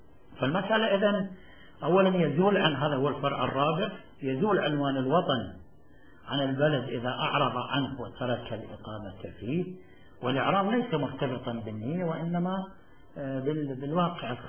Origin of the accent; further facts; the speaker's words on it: Najaf, Najaf Governorate, Iraq; also born or lived in Baghdad; أنا كنت أنا ابن النجف ولست في النجف، ثم انتقلنا إلى بغداد في فترة ما